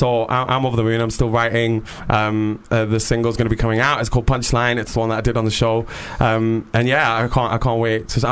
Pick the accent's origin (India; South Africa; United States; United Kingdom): United Kingdom; North East England; accent: Geordie; I'm proper Geordie a day as well.